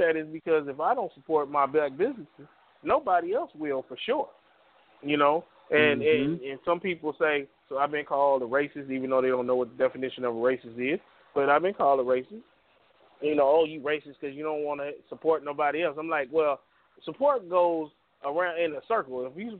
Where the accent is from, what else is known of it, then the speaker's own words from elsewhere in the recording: Los Angeles, California, United States; now in Norwalk, United States; I'm from Watts. I live in Norwalk now, which is only about 12 miles away from Watts one way.